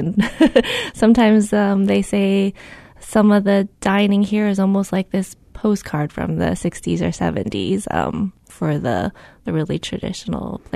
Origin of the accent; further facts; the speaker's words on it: California, United States; Like I remember that growing up, actually, when I grew up in the Bay Area.